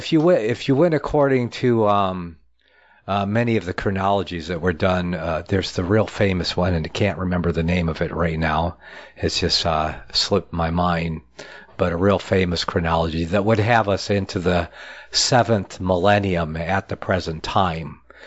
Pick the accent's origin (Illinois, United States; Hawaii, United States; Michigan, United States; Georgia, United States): Michigan, United States; born there; Dale, a fellow Michigander, I was born in Michigan, so Michiganders, kind of like, yeah.